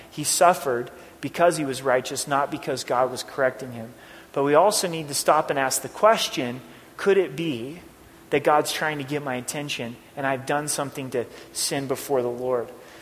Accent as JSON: {"language": "English", "region": "Oregon", "country": "United States", "tie": "born or raised there", "said": "Growing up in Oregon, they got blackberry bushes."}